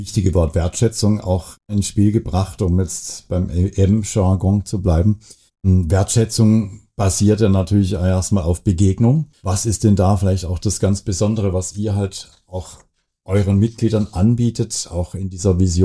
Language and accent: German; Switzerland; Aber das kann ich doch sagen mit der deutschen Mutter. Aber ich bin Schweizer, also da bin ich stolz drauf.